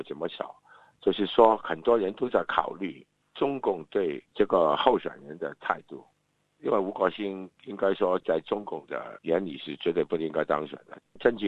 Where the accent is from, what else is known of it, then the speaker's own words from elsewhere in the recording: Hong Kong; 其实这个就是我们香港人对于那个小选举选举的痛恨吧